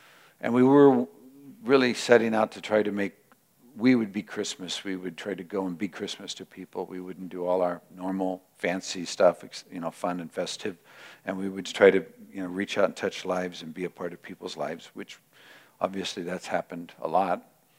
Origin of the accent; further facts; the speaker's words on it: Ventura, California, United States; I grew up in Ventura. My mom's house had to be evacuated.